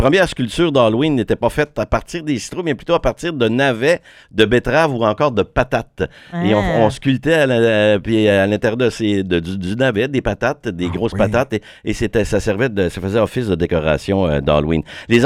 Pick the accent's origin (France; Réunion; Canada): Canada; c'est quand même la deuxième fête la plus commerciale chez nous au Canada